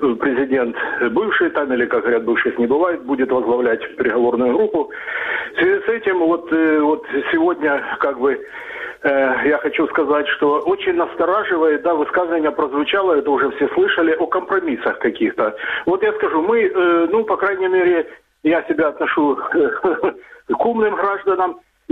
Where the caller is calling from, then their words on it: Dnipro, Dnipropetrovsk Oblast, Ukraine; Добрый вечер … город Днепр.